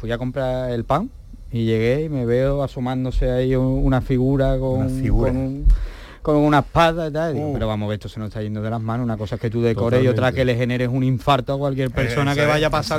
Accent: Andalusia, Spain; no solo como andaluces, sino a nivel como España, como país.

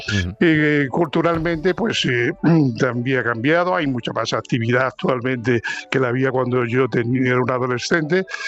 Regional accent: Marbella, Andalusia, Spain; moved away as an adult; now in San Lorenzo de El Escorial, Spain; Bueno, yo me fui de Marbella a los 19 años, aunque he vuelto y sigo volviendo.

